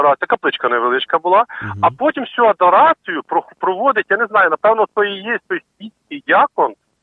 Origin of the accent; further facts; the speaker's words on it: Zhytomyr, Zhytomyr Oblast, Ukraine; ну, ми з Житомира приїхали, якби, нас такого немає